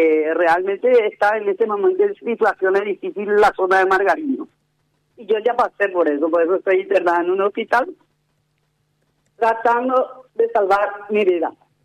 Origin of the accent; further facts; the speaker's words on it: Boquerón, Paraguay; a nosotros que somos de Boquerón, nadie no nos escucha.